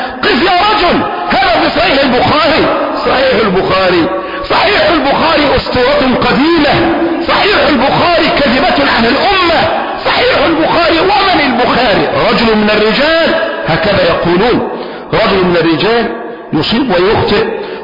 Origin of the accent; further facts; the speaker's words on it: Damietta, Damietta Governorate, Egypt; ليس عندنا في دمياط